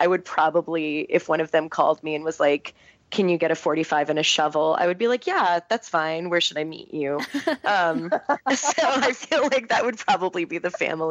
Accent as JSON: {"language": "English", "town": "Chicago", "region": "Illinois", "country": "United States", "tie": "born or raised there", "said": "As an Italian growing up in Chicago, it's hard to not occasionally think about the mafia."}